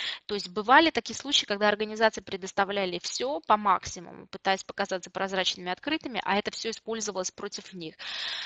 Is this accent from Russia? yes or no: yes; Saint Petersburg, Russia; я сама из Санкт-Петербурга